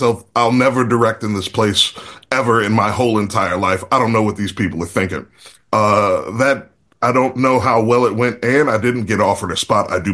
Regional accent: Virginia, United States; now in Chicago, United States; I'm from Virginia. The reason I'm in Chicago is because a buddy of mine said he had a room in his place that only cost $287 a month.

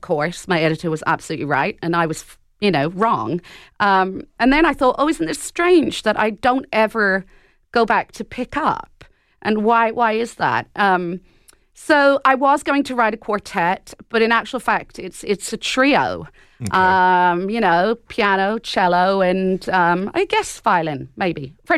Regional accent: Ireland; I'm obviously from Ireland originally, my Irish Catholic culture.

